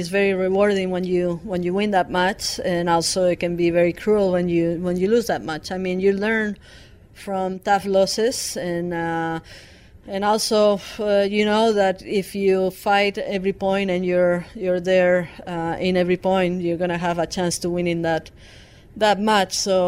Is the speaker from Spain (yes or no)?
yes; Aragon, Spain; Not my hometown, but like my area, which is called Aragon.